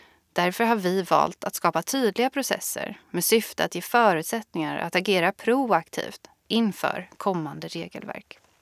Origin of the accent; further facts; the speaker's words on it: Halland County, Sweden; now in Stockholm, Sweden; Jag är född och uppvuxen i Halland men bor och arbetar numera i Stockholm.